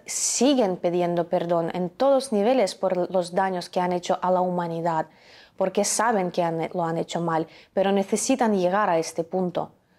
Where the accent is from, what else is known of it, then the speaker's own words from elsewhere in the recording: Ukraine; Yo soy ucraniana y me educaron así